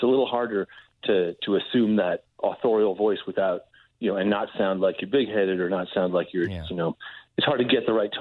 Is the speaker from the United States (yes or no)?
yes; Indiana, United States; also born or lived in California; I was in California, but I knew that I was from Indiana. And then we started moving around a lot when I was five.